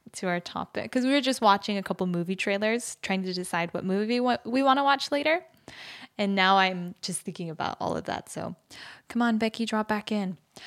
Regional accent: United States; moved away as an adult; now in South Korea; I personally don't feel like when I was growing up in the States.

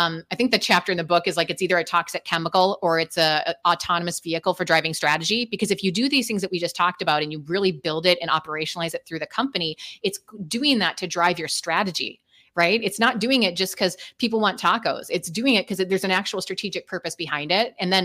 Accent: Midwest, United States; I'm from the Midwest, so it's like everyone's really nice

